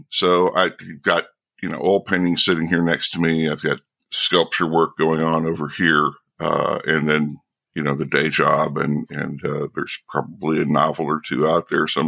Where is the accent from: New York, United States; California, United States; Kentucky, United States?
Kentucky, United States; I grew up in Eastern Kentucky in the Appalachians.